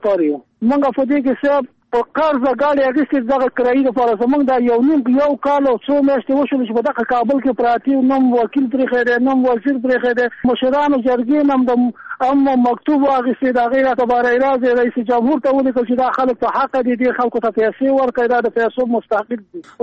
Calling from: Kunar, Afghanistan; ما د کونړ نه ټلیفون کړي ده

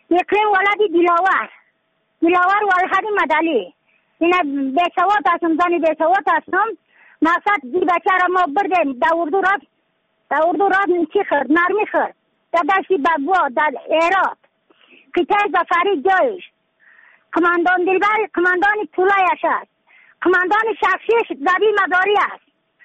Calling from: Badakhshan, Afghanistan

